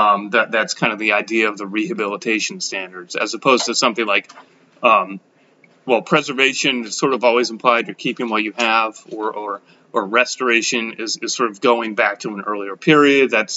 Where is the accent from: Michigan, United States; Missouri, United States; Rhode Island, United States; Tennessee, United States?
Rhode Island, United States; I'm from Rhode Island, and I know they dropped their state credit for commercial